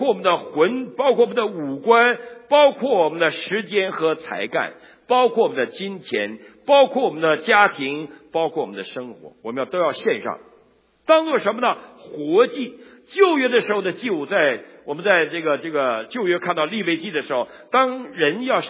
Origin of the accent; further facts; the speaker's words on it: Northeast China, China; 我们东北人呢，冬天是不洗澡的，哪有洗澡的地方啊？